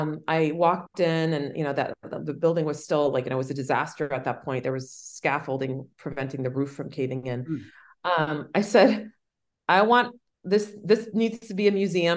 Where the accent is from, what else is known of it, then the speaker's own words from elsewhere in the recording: Los Angeles, California, United States; So, you know, growing up in Los Angeles, I always had this very strong attachment to my roots.